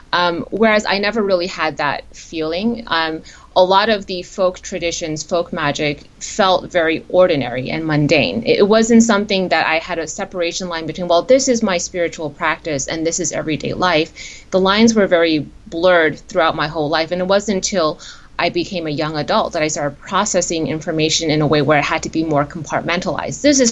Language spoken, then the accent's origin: English; East Coast, United States; my mom and dad are first generation. So they're the ones who immigrated to the U.S. And then I was born and raised here in the East Coast.